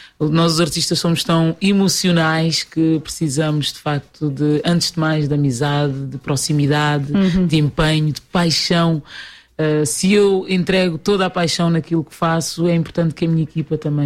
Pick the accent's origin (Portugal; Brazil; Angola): Portugal; Lisbon; porque é na minha terra natal, Lisboa.